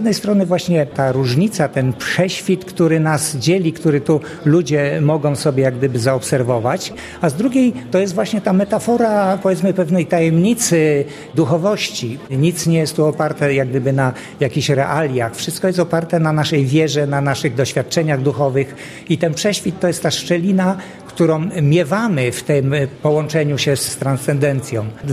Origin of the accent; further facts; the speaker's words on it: Recovered Territories, Poland; Urodziłem się właśnie w latach 50. na ziemiach odzyskanych, gdzie wychowywałem się na ruinach